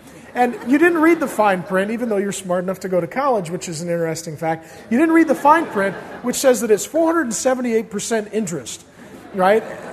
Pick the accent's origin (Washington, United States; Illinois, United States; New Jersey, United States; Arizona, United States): Washington, United States; Spokane; also born or lived in Grand Forks, North Dakota; See, I grew up in a poor working class home. I was born in Grand Forks, North Dakota. My dad was a construction worker, a union drywaller. There was no work there, so my family moved out to Spokane because we had relatives there